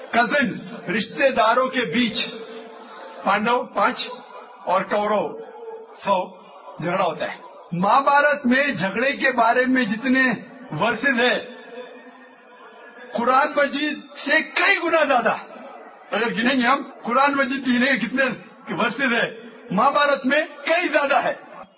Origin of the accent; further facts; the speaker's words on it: India; لیکن علاقے اعتبار سے میں انڈین ہوں, علاقے اعتبار سے میں ہندو ہوں, اور خدا کو ماننے کے اعتبار سے میں مسلم ہوں